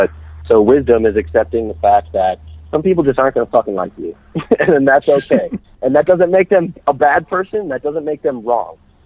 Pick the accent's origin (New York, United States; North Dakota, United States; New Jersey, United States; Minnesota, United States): Minnesota, United States; Saint Paul; now in Texas, United States; Yeah, I'm from St. Paul, man.